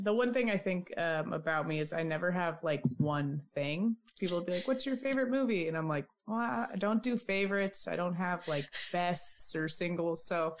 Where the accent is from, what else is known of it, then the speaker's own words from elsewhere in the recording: Idaho, United States; I grew up in Idaho. So like I said, outside a lot.